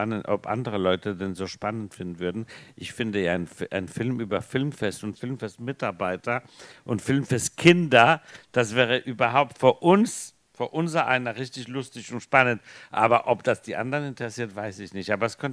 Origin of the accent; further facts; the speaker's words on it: Copenhagen, Capital Region of Denmark, Denmark; also ich bin ja in Dänemark groß geworden, in Kopenhagen, und da fahren alle Fahrrad.